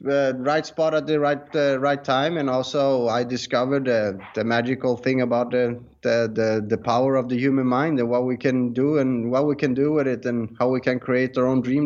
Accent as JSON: {"language": "English", "country": "Sweden", "tie": "born or raised there", "said": "Well, I'm originally from Sweden. I grew up there, and I knew at an early age that Sweden was not the country I want to be in. It's dark, it's cold, it's miserable."}